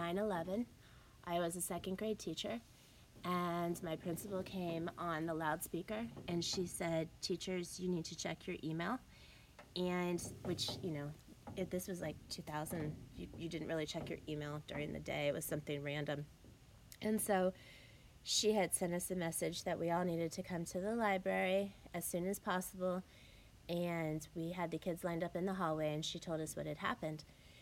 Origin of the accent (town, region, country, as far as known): Pennsylvania, United States; born or raised there; also born or lived in Germany